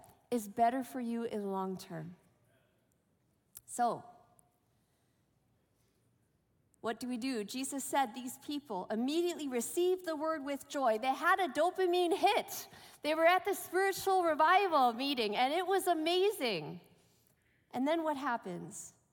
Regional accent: Berrien Springs, Michigan, United States; I came from Berrien Springs, Michigan, as our president did.

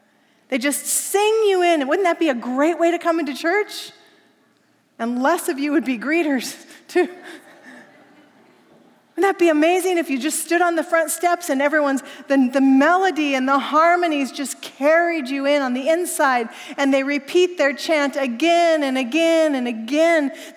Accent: Pacific Northwest, United States; That's what I was raised on up in the Pacific Northwest.

